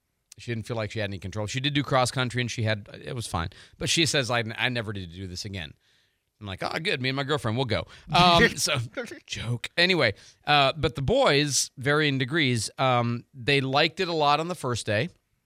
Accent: Denver, Colorado, United States; That's where I grew up skiing in Denver.

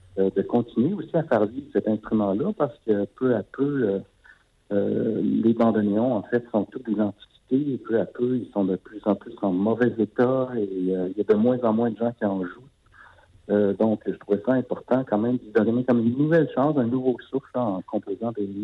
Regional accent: Montreal, Quebec, Canada; born there; Moi, je suis un Québécois, je suis né à Montréal.

